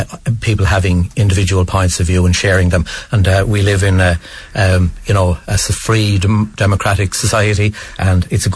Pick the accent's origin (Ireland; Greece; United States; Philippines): Ireland; Ballygarrett, Leinster; Well, I'm from Ballygarrett in North County Wexford